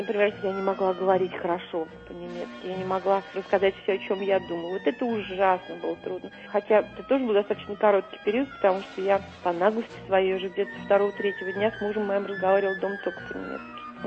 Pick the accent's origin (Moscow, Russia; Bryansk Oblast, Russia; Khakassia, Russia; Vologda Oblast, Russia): Moscow, Russia; Я москвичка, мои дедушки, бабушки, прадедушки все родились в Москве.